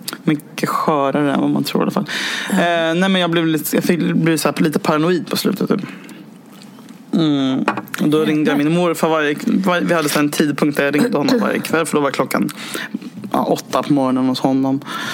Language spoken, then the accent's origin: Swedish; Stockholm, Stockholm County, Sweden; jag hade lite coolhetspoäng för att jag var från Stockholm. Så jag fick typ lite så här... kom undan för att jag var från Stockholm.